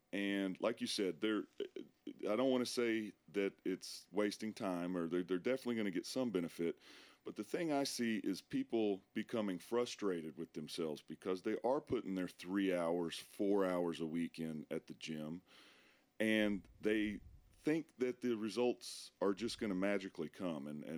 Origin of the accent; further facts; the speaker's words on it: Chattanooga, Tennessee, United States; also born or lived in North Georgia; Well, I've always grown up in Chattanooga area, North Georgia